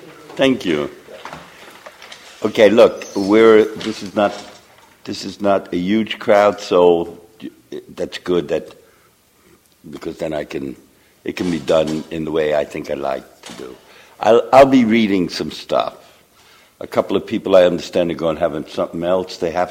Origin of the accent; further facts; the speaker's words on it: New York City, New York, United States; born there; Let me say I was born in New York City in 1933 in order to destroy Nazism.